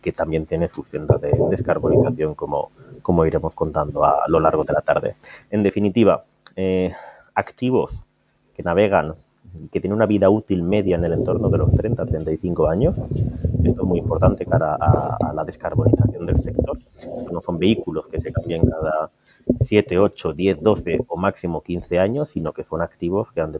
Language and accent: Spanish; Valencia, Valencian Community, Spain; venimos a Valencia, que es mi tierra